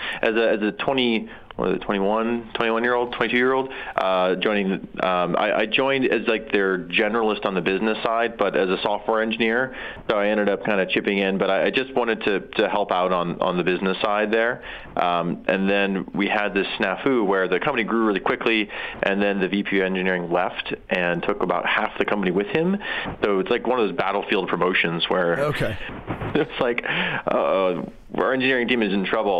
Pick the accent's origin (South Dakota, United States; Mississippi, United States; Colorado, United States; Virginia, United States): South Dakota, United States; I'm from South Dakota mostly.